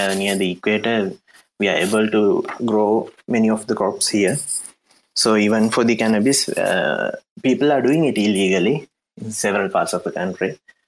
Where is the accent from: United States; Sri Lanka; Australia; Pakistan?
Sri Lanka; English is a second language; Since I'm from Sri Lanka, I think you don't have experience on the cannabis in Sri Lanka.